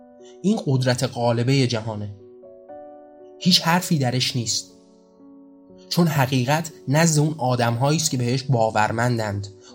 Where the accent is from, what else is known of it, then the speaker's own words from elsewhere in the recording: Iran; من و شمایی که ایرانی هستیم و در اسلام شیعی به دنیا اومدیم